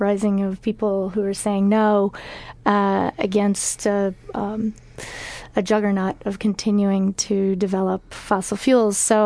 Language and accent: English; New York City, New York, United States; I'm from New York City, and I lost classmates and family members in the towers